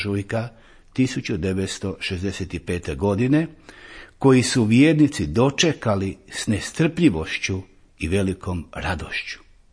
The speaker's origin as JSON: {"language": "Croatian", "town": "Gundinci", "region": "Brod-Posavina County", "country": "Croatia", "tie": "born there", "said": "Istina, ja sam rođen u Gundincima, Gundinci su za mene broj jedan."}